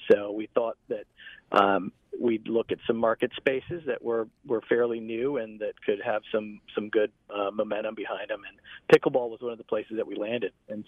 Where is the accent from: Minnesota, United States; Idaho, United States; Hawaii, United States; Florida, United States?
Florida, United States; I grew up in Florida.